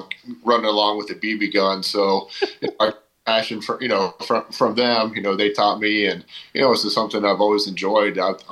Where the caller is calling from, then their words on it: Tampa, Florida, United States; Tampa right now, just we're starting a Yankees fantasy camp today.